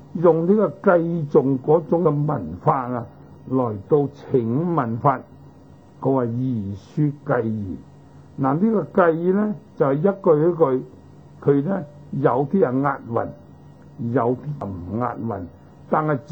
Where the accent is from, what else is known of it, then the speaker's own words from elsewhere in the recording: China; 咁我哋中國人呢，所謂文人嘅品性啊，唔鍾意繁複嘅，唔鍾意長篇大論，越簡單越好